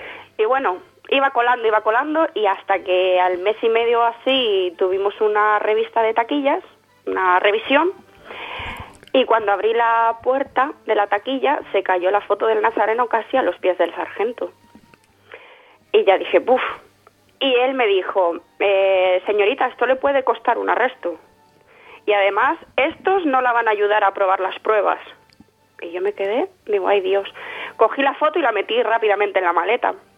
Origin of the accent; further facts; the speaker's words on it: Medina de Rioseco, Castile and León, Spain; que no soy de Río Seco, pero vamos, toda mi vida se ha desarrollado allí, o sea, que como que lo fuera.